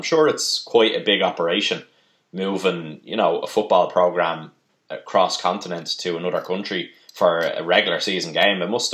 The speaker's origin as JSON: {"language": "English", "country": "Ireland", "said": "Being an Irish guy, European, like pretty much every European person has a passport, especially when you're from a small island like Ireland."}